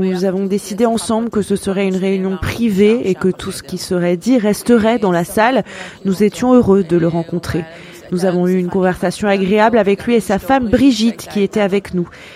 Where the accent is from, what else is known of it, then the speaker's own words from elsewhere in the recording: Israel; Nous sommes tous deux originaires d'Israël, nous avons été invités à cet événement.